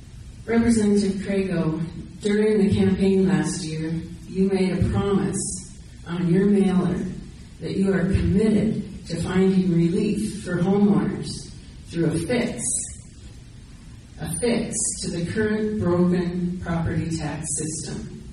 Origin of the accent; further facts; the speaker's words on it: United States; I'm from Johnson County